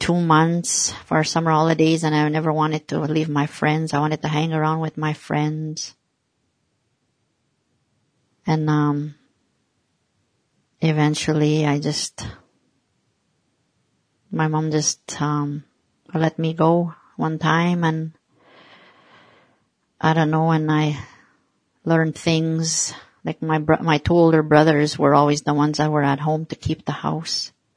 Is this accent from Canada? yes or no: yes; Birch River, Manitoba, Canada; born there; I'm from Sapatoya Cree Nation, and I live here in Swan River, Manitoba. I was born in Birch River. There were 17 of us in the family.